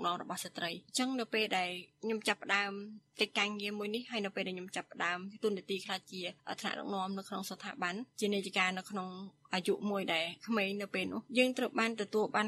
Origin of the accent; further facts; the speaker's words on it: Phnom Penh, Cambodia; ខ្ញុំជាអ្នកភ្នំពេញ